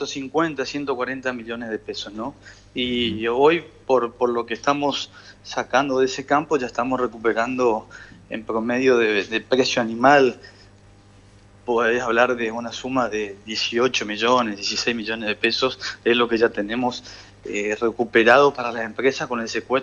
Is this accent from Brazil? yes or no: no; Formosa, Argentina; now in Corrientes, Argentina; No, yo soy formoseño viviendo en Corrientes hace muchísimos años.